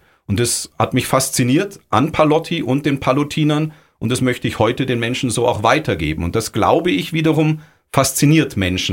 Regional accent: Augsburg, Bavaria, Germany; now in Friedberg, Germany; als Augsburger, der jetzt in Friedberg lebt, trotzdem wieder in Augsburg arbeiten zu können

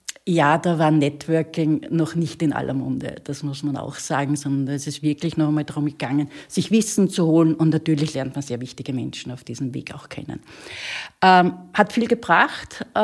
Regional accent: Austria; als Österreicherin in Berlin

